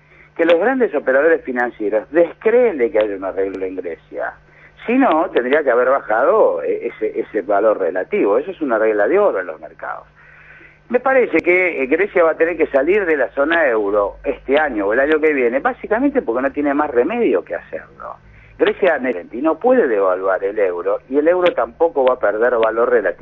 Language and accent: Spanish; Argentina; como los argentinos en 2000, 2001, 2002, 2003 dependimos nosotros mismos también